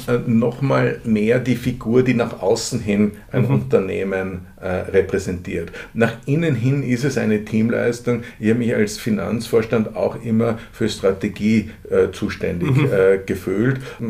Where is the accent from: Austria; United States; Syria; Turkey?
Austria; Aber wir sind geborene Waldmenschen als Österreicher.